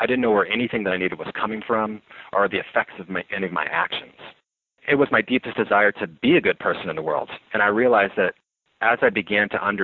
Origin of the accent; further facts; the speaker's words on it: Branson, Missouri, United States; But I grew up in Branson, Missouri in the Ozarks in a very good family and safe area.